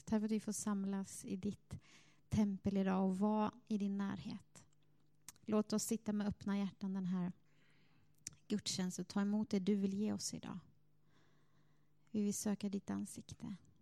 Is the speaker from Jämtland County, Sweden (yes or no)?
no; Gävleborg County, Sweden; also born or lived in Jönköping; Men sen har jag varit på andra platser. I Jönköping blev det 14 år. Annars är jag uppifrån Hälsingland, uppe i södra Norrland. Så där av min dialekt kanske ni träder igenom här idag.